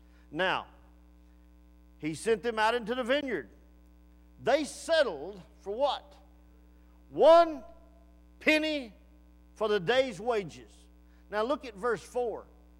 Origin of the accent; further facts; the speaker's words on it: Reklaw, Texas, United States; Back when I grew up in Recklaw, we had a recess.